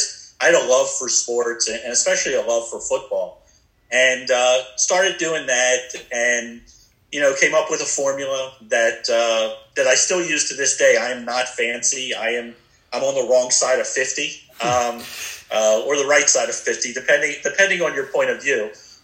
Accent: Baltimore, Maryland, United States; I'm from Baltimore, by the way

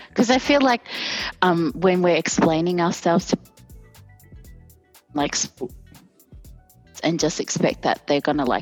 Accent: Melbourne, Victoria, Australia; also born or lived in Wellington, New Zealand; I am 31. I was born in Wellington, New Zealand, and then moved here to Australia in 97. Ooh. And always have been in Melbourne since 97, like never have lived anywhere other than Melbourne.

